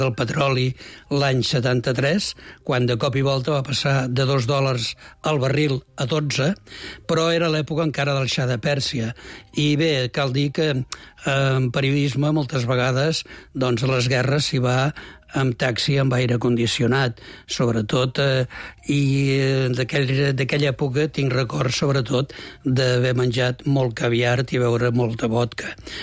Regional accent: Vic, Catalonia, Spain; Jo sóc de Vic, mai havia viscut a Barcelona, però tenia molt clar que volia viure prop del mar

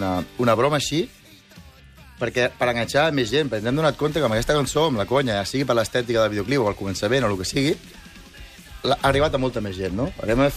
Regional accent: Catalonia, Spain; si som catalans, parlem en català, nosaltres parlem en català

